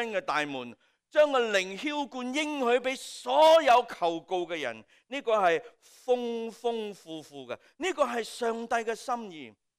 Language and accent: Cantonese; China; 我们中国人说常存三分饥寒，所以吃少点